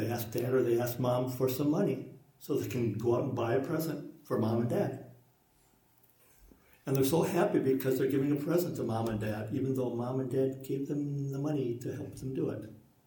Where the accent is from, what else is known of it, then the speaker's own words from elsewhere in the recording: United Kingdom; I'm British. I was raised with decorum and all that.